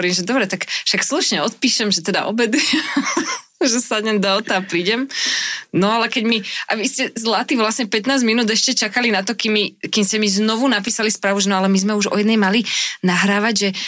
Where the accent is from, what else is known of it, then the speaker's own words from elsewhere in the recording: Devínska Nová Ves, Bratislava Region, Slovakia; Ja som z Devínskej